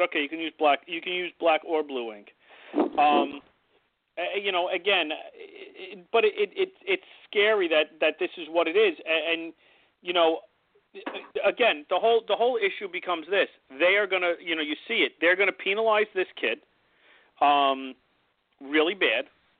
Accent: New York, United States; But this is my hometown, so I know I won't, and I'll lead the charge.

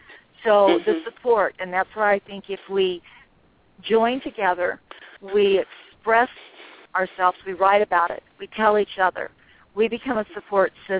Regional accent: Mexico; And I was from Mexico. I grew up in Mexico

